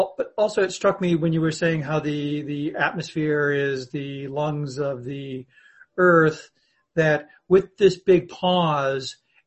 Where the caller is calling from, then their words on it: Austin, Texas, United States; I'm calling from Austin, Texas.